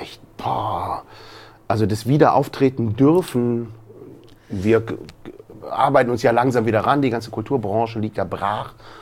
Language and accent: German; Cologne, North Rhine-Westphalia, Germany; Weil ich aus Köln komme, gebürtig.